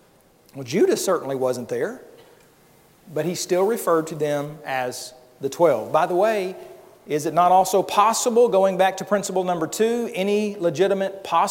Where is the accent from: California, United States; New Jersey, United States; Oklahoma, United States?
Oklahoma, United States; That's where I grew up out in Oklahoma.